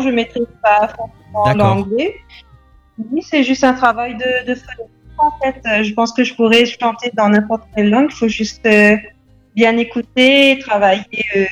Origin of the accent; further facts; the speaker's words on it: Réunion; je suis une chanteuse réunionnaise. De la Réunion